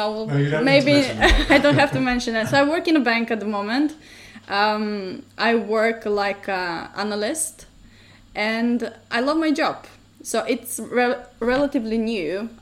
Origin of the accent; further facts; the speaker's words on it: Radoviš, Southeastern, North Macedonia; English is a second language; also born or lived in Štip; now in United Kingdom; So, I was born actually in Štip. So Štip is like a different town that is very close to my hometown, Radoviš, where I actually grew up. My family is still there, my mom and dad, they still live in Macedonia.